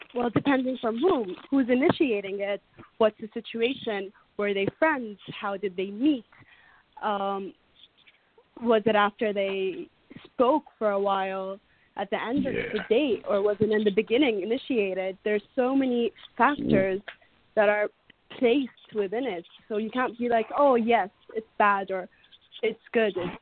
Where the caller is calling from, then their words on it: Montreal, Quebec, Canada; Montreal.